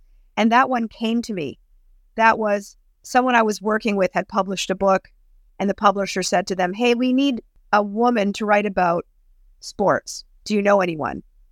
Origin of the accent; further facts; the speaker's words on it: Thornhill, Ontario, Canada; Oh, I grew up in Thornhill, not too far from Mitch Marner. Although, full disclosure, Mitch Marner's a few years younger than me. No, I'm from Thornhill.